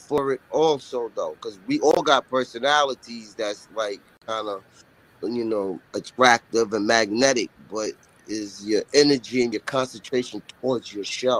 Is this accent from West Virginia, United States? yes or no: no; Roosevelt, New York, United States; also born or lived in Central Islip; Was grew up in Roosevelt and Central Islip.